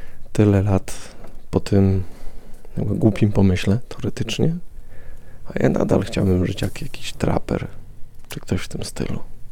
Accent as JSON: {"language": "Polish", "town": "Warsaw", "region": "Masovian Voivodeship", "country": "Poland", "tie": "born or raised there", "said": "Wychowywałem się w Warszawie na Jelonkach. No i tam takie blokowiska były, takie jedne z pierwszych."}